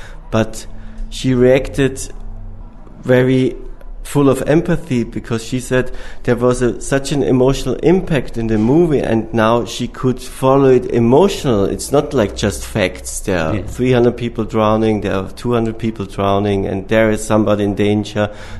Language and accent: English; Austria; I mean, I'm from Austria, and all the Austrian films, they have a certain point of view